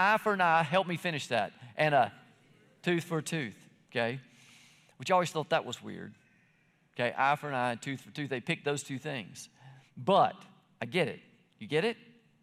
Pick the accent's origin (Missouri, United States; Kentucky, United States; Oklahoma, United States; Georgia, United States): Georgia, United States; McDonough; because we're from Georgia and that just doesn't happen around here. When you're walking down the street in McDonough, there's seven people, not 700,000 of them.